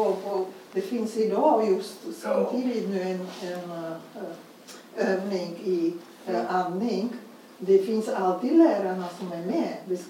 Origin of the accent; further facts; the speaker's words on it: Prague, Czechia; Swedish is a second language; now in Sweden; kommer från en katolsk liksom uppfostran, så jag vet hur det var. Jag är från Tjeckien, från Prag. Och ja, de flesta är katoliker där.